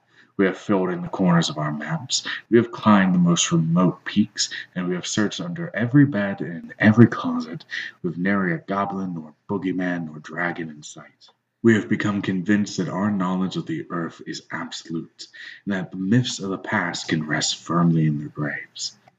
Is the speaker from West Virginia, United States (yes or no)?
yes; West Virginia, United States; tell you a few stories from the dark hills and haunted hollers of my home state, West Virginia.